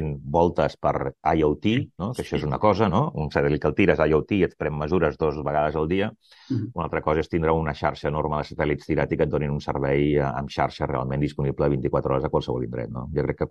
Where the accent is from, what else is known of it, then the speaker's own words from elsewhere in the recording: Catalonia, Spain; I com a catalans no ens hauríem de deixar perdre aquesta oportunitat.